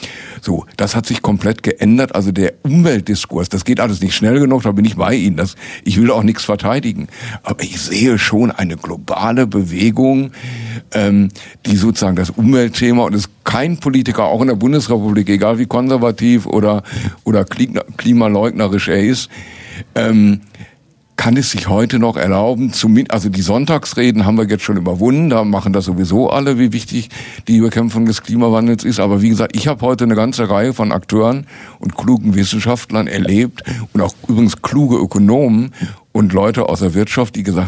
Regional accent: Duisburg, North Rhine-Westphalia, Germany; ich komme ja aus dem Ruhrgebiet, aus Duisburg.

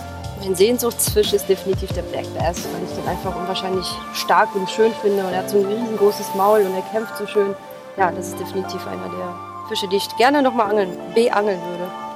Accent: Berlin, Germany; Ich komme aus Berlin und bin 39 Jahre jung.

